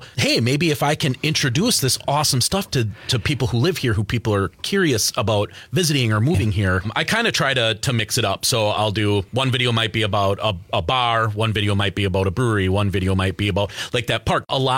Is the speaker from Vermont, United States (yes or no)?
no; Wisconsin, United States; growing up in Wisconsin, a lot of people tend to say, you know, oh, there's nothing to do.